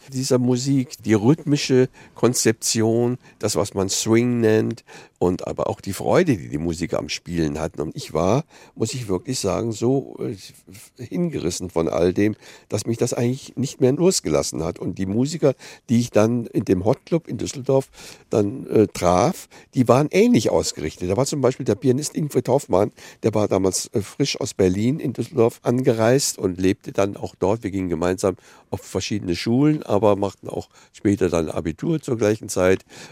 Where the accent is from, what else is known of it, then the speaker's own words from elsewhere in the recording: Vienna, Austria; also als ich als Kind in Wien aufwuchs, zwischen 1940, also meinem vierten und meinem neunten Lebensjahr bis 45